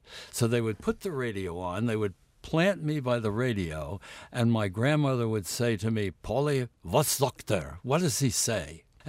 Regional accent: Beaumont, Texas, United States; And I grew up in Beaumont, Texas.

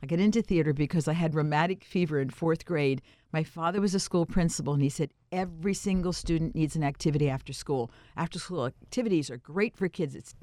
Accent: Easton, Pennsylvania, United States; I grew up in Easton, E-A-S-T-O-N, Pennsylvania.

